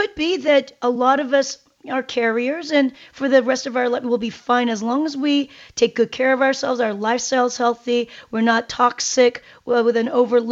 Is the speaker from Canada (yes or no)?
no; South Korea; I'm from Korea. I lived there, and we had tons of mosquitoes.